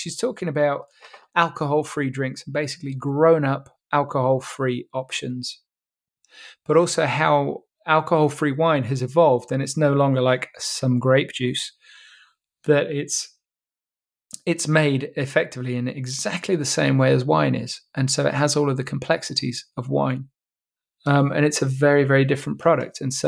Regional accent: England, United Kingdom; me particularly being English and being particularly crap with other languages

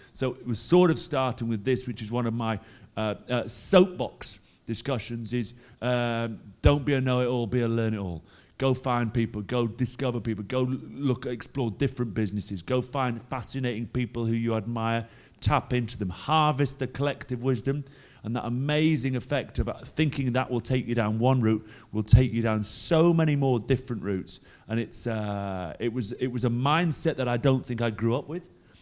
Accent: England, United Kingdom; Couldn't work out as English people who wanted to be on cameras.

